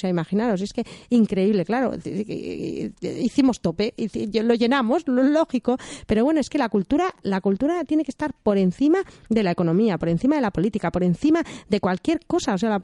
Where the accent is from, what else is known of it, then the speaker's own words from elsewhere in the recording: Germany; Spanish is a second language; yo, como alemana que soy, pues me recuerda muchísimo a Suiza, me recuerda muchísimo a Alemania, me recuerda, bueno, a mi casa, a mi tierra.